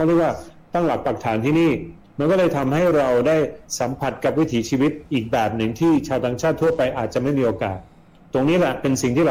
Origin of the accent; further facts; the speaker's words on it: Sweden; Thai is a second language; now in Thailand; ผมเป็นคนสวีเดนนะ